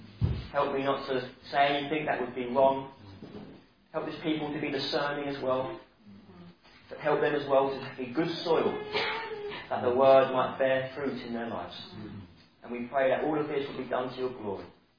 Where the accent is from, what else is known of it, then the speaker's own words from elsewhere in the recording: England, United Kingdom; And us being good English people, we like to beat around the bush.